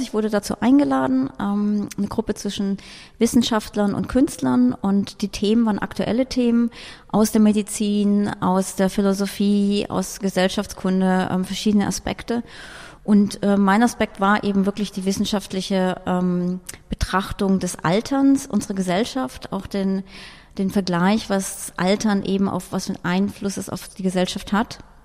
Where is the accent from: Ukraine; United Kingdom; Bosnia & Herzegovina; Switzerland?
United Kingdom; London; now in Berlin, Germany; Also ich komme ja aus London, habe da über Jahre eben auch studiert und gearbeitet